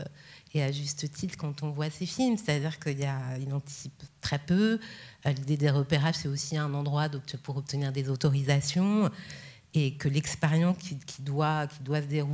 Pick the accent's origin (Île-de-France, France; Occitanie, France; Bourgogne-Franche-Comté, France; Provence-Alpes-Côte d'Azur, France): Île-de-France, France; Paris; qui est puis mes origines par ailleurs, même si j'ai grandi à Paris.